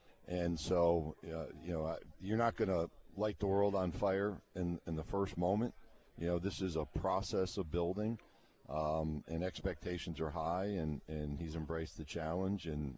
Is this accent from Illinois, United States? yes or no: no; New York, United States; I grew up outside Syracuse, New York.